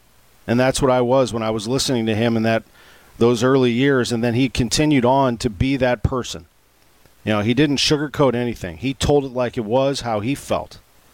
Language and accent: English; St. Louis, Missouri, United States; one of the St. Louis sportscasters that I admired when I was growing up in St. Louis. I graduated from high school in 1993.